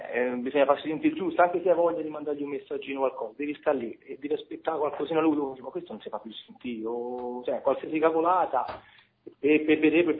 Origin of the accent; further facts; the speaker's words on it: Naples, Campania, Italy; Io tipo il Napoli, sono napoletano.